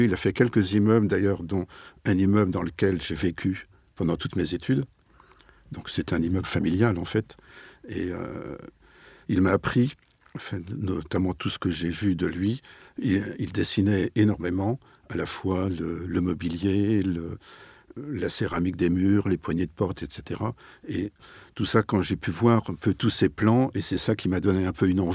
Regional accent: Nantes, Pays de la Loire, France; Non, je suis nantais.

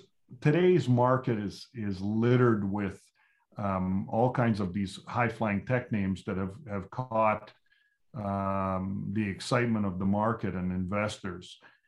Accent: Canada; I mean, you're a Canadian, I'm a Canadian.

